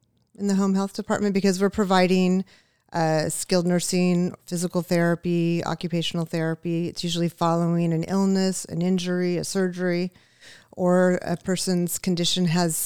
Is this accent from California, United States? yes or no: yes; California, United States; Ventura County.